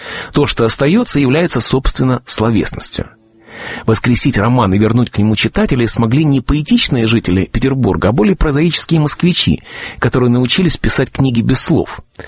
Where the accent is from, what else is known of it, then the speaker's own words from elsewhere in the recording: Riga, Latvia; now in New York, United States; Но я уроженец Риги и житель Нью-Йорка, слежу за ней со стороны